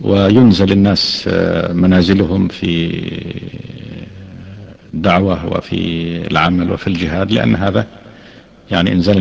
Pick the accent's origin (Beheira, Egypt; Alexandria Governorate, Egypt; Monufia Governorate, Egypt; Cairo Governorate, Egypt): Monufia Governorate, Egypt; Arab al-Raml; born there; وقد ولدت في مصر في قرية تسمى عرب الرمل، وهي من قرى محافظة المنوفية.